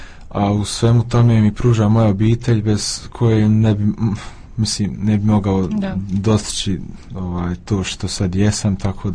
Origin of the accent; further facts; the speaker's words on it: Sarajevo, Federation of Bosnia and Herzegovina, Bosnia & Herzegovina; dolazim iz Sarajeva, idem u srednju glazbenu školu, treći sam razred